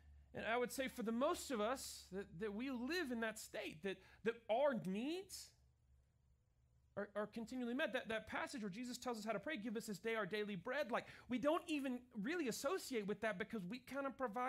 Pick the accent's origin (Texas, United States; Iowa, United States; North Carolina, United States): Texas, United States; also born or lived in Brownfield, Texas; I grew up in West Texas, and some part of my life, I lived in Brownfield, Texas.